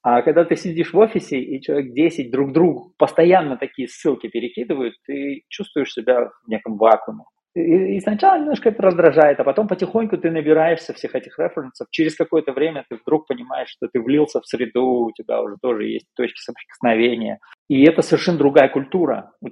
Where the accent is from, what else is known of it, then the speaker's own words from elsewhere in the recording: Tajikistan; Я вырос в Таджикистане